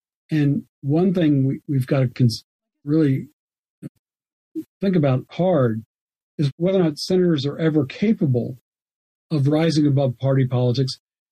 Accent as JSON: {"language": "English", "region": "Alabama", "country": "United States", "tie": "born or raised there", "said": "And so, my home state, for example, of Alabama, relied on a special committee twice"}